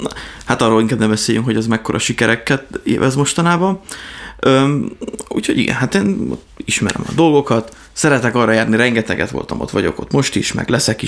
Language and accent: Hungarian; Dunaharaszti, Pest, Hungary; born there; amikor összeköltöztek apámmal, és akkor telepettek le Dunaharasztin. És akkor én már ott születtem